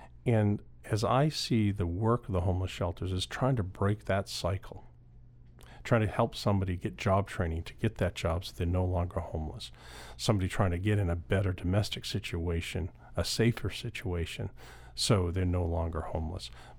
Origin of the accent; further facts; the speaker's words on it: Old Town, Maine, United States; I grew up in Old Town.